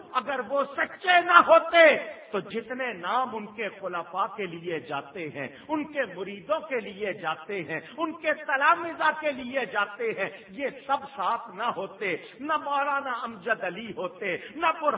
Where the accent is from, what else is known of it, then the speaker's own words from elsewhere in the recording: Karachi, Sindh, Pakistan; میں اسی کراچی میں پلا بڑا ہوں